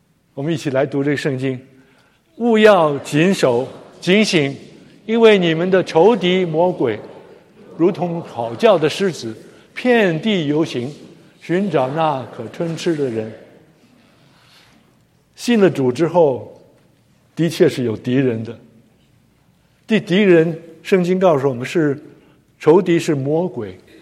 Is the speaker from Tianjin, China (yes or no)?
yes; Tianjin, China; 我小的时候住在中国北方，在天津长大